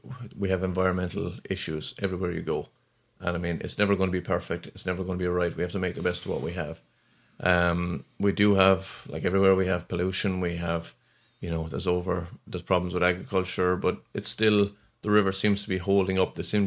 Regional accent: Ireland; As Irish, we've traveled all over the world, but Guinness doesn't travel.

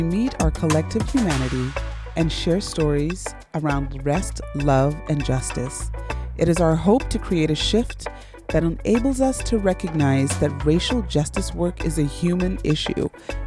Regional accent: Zimbabwe; So I was born and raised in Zimbabwe.

